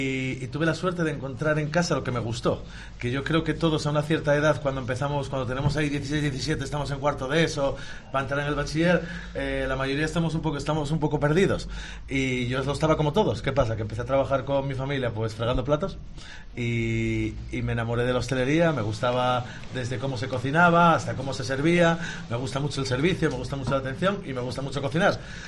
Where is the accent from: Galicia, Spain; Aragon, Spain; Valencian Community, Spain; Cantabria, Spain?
Cantabria, Spain; Oreña; Yo estudié en Oreña, me crié en Oreña y ahí en el instituto de secundaria.